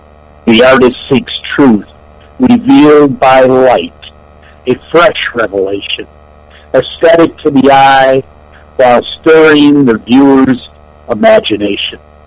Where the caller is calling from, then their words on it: St. Petersburg, Florida, United States; I'm calling in from St. Petersburg, Florida this evening.